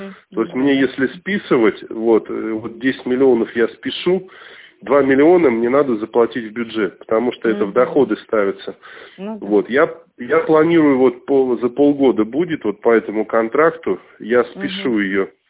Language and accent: Russian; Moscow, Russia; потому что я сам москвич